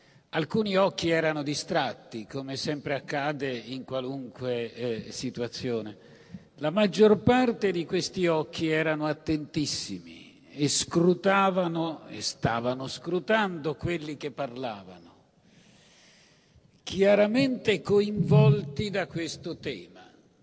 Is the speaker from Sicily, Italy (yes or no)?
yes; Sicily, Italy; Io sono siciliano.